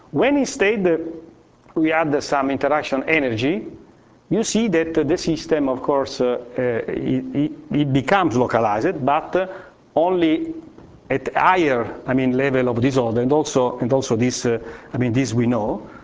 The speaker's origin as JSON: {"language": "English", "town": "Lecce", "region": "Apulia", "country": "Italy", "tie": "born or raised there", "said": "if you go and see the churches of my hometown in Lecce"}